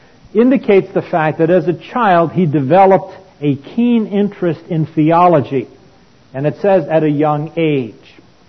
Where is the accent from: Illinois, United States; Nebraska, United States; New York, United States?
New York, United States; Brooklyn; also born or lived in New Jersey; I grew up in New York City, in Brooklyn in particular, not far from the Watchtower headquarters. Number two, I lived in New Jersey, a fairly populous type of community.